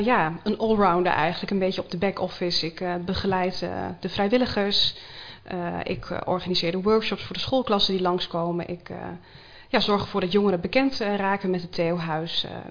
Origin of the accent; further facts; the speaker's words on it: Vriezenveen, Overijssel, Netherlands; Ik kom uit Friezeveen, ik ben 28 jaar